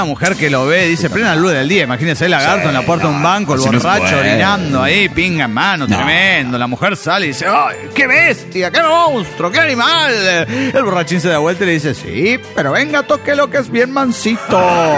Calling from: Coatzacoalcos, Veracruz, Mexico; Hola, ¿qué tal? ¿Cómo están todos?

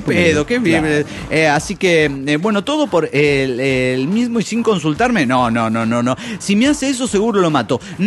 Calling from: Guadalajara, Jalisco, Mexico; de Guadalajara, Jalisco.

